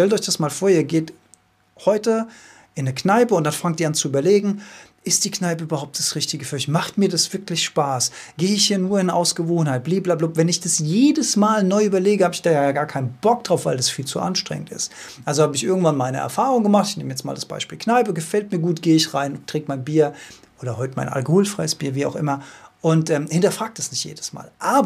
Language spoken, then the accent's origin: German; Rhineland-Palatinate, Germany; Wenn ich von meinem Heimatdorf dann in die Stadt gefahren bin. Die Stadt ist in meinem Fall dann Mainz gewesen damals.